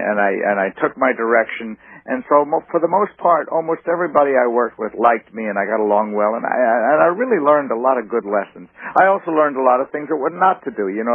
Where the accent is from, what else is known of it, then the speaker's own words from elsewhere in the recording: New York, United States; But I grew up on Second Avenue and learned all my lessons, played children's parts in the Yiddish theater